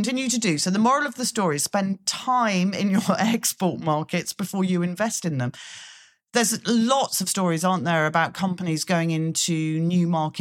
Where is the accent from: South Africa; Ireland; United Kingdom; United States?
United Kingdom; Well, we are British.